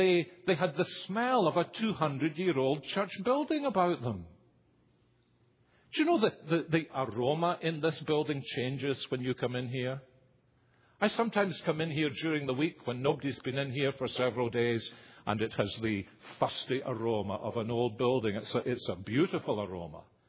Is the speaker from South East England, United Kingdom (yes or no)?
no; Scotland, United Kingdom; most of the people I grew up with in Scotland in the 1950s were already in the postmodern age.